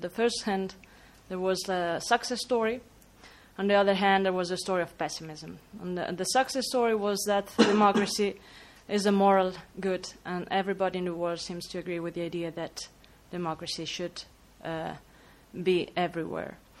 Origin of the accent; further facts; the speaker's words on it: Spain; English is a second language; Since I'm from Spain, I can really see how people is angry.